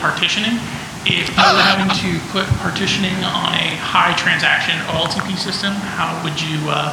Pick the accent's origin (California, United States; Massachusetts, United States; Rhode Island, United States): California, United States; San Diego; I'm from San Diego.